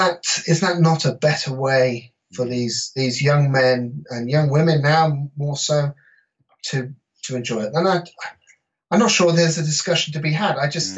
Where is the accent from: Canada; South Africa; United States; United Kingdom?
United Kingdom; England; now in Wales; I live in Wales, I'm English and I live in Wales